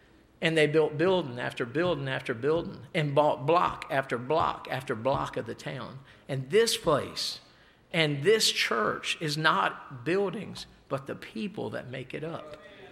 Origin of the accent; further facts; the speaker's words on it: Maryland, United States; I'm not from Delaware. I'm from Maryland, but my wife is from Delaware.